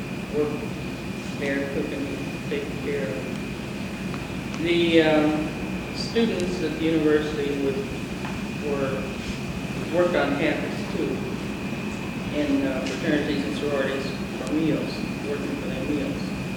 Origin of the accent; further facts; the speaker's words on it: Champaign, Illinois, United States; And I said, I'm from Champaign.